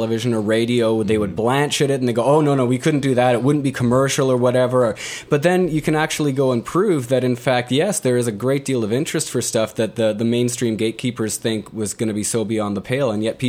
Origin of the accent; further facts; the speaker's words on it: Canada; I'm a Canadian